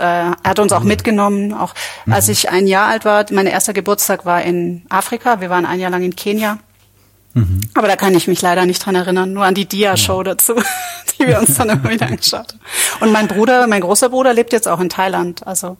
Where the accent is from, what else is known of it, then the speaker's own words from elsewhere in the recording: Stuttgart, Baden-Württemberg, Germany; Also ich komme aus Stuttgart und ich bin in einem sehr, sehr liebevollen, behüteten Umfeld aufgewachsen.